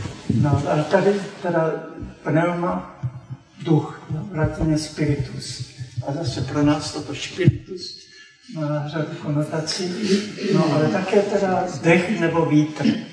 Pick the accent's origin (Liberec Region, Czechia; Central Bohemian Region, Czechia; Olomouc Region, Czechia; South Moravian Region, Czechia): Olomouc Region, Czechia; Prostějov; Pocházím z Prostějova, když jsem tam ještě jezdil k rodičům, když žili za komunismu